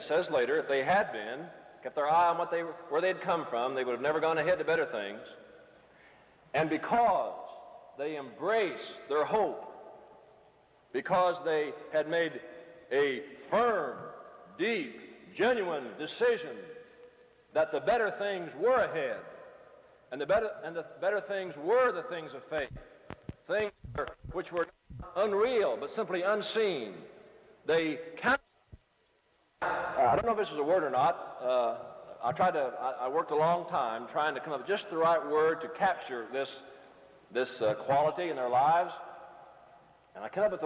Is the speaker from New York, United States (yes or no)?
no; Helton, Indiana, United States; I kind of knew, I'm from Helton, Indiana, Brother Reggie, so it doesn't take a whole lot to get me excited.